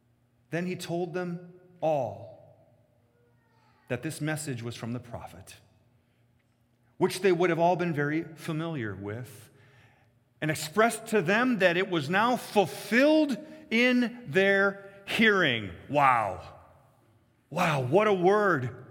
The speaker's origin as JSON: {"language": "English", "town": "New Brighton", "region": "Minnesota", "country": "United States", "tie": "born or raised there", "said": "My hometown was just across town. It was New Brighton, Minnesota. And last summer, while my wife and I were just enjoying a day out together, we visited the Historical Society of New Brighton. I grew up there and had never been to the Historical Society."}